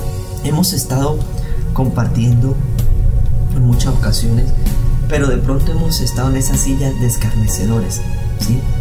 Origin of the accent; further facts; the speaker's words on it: Puerto Tejada, Cauca, Colombia; los amigos hermosos de mi tierra natal, Puerto Tejada, Cauca, tierra que fluye leche y miel